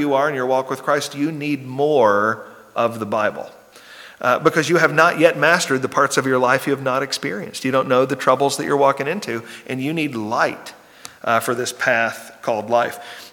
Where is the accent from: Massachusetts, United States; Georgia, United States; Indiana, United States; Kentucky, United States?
Kentucky, United States; in an area where I grew up in Kentucky